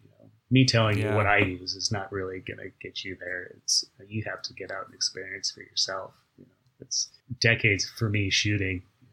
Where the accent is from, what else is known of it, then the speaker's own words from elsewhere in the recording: Pasadena, California, United States; I've driven by it every day since I was a child, being born and raised in Pasadena.